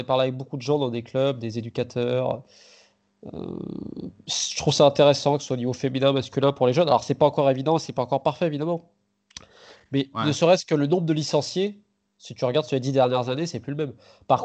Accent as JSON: {"language": "French", "country": "France", "said": "Parce qu'en tant que Français, on se prend pour les rois du monde"}